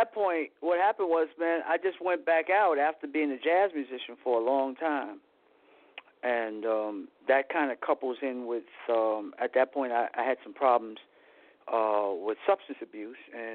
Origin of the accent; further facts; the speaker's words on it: Bronx, New York, United States; Okay, basically I'm from the Bronx, you know, and okay.